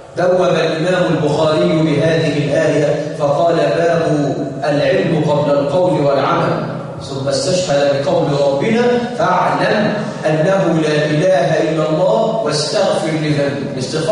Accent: Egypt; احنا عندنا في مصر

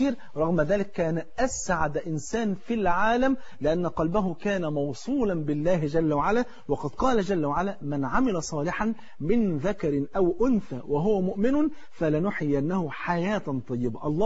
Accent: Egypt; تعرف الفول عندنا في مصر فرض عين

